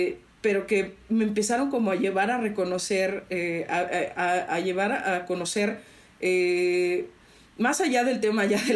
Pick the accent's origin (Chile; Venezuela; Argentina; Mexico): Mexico; Matehuala, San Luis Potosí; cuando me vengo de Matehuala a San Luis